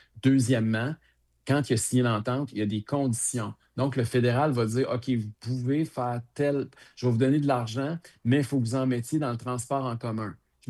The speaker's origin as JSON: {"language": "French", "region": "Quebec", "country": "Canada", "said": "Pour moi, je suis un Québécois d'abord, je suis un francophone."}